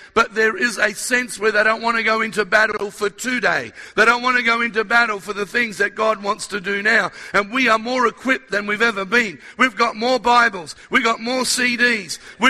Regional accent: Australia; also born or lived in South America; And in 1960 it was, we went to South America for a few years, or they did, and I was born in South America. And then at the age of 4, they brought me to Australia.

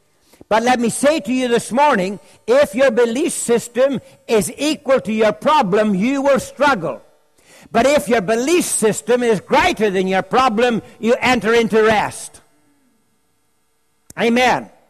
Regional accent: Ireland; the wonderful thing about being Irish is you get to saying things three times.

